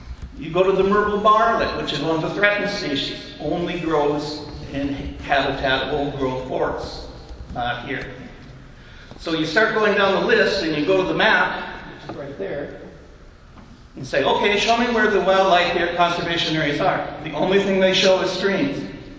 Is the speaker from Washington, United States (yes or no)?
yes; Washington, United States; I'm from Central Kitsap. I live in Amatai. By training, I'm a geologist.